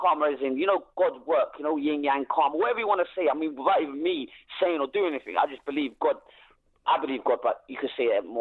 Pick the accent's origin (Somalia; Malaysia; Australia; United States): Somalia; Somaliland; Somali, I'm from British Somalia. We fought for Britain.